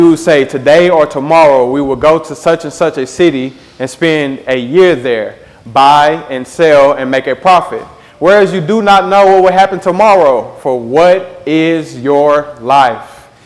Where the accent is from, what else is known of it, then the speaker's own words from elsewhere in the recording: Rockwall, Texas, United States; I grew up in Rockwall. And if you know much about Rockwall, there's definitely a lot of rich people in Rockwall.